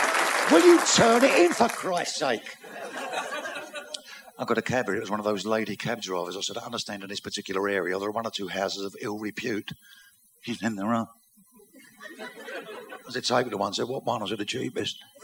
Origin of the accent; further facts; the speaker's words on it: United Kingdom; Yeah, so I'm British, babe.